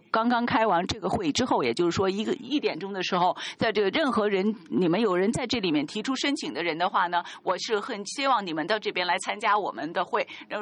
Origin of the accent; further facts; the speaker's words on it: Japan; 我是从日本来的